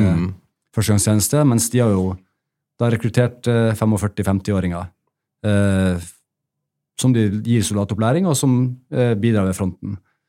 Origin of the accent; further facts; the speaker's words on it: Bjerkvik, Nordland, Norway; Altså, jeg kommer jo fra Bjerkvik og å kjøre Oslo til Bjerkvik er 1500 kilometer.